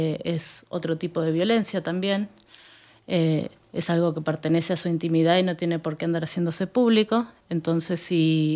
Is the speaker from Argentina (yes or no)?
yes; Patagonia, Argentina; Vengo del sur de la Argentina, de la Patagonia, un lugar muy lindo para todos los que puedan ir a conocer.